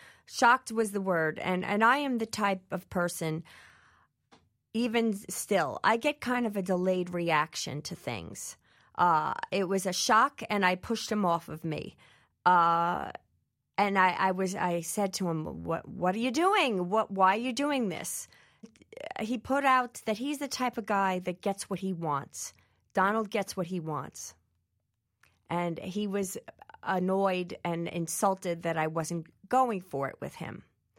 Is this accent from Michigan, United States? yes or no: no; New York, United States; I moved back home after my divorce. I'm from New York. You know, I live in the backyard of Trump land.